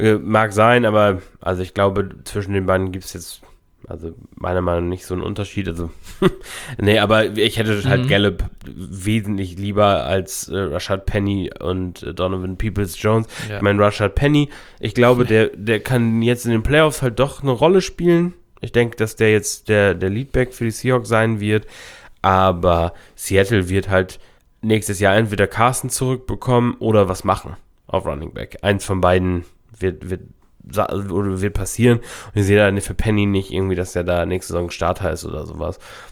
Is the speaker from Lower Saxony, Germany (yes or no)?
yes; Lower Saxony, Germany; Ich komme aus Ostfriesland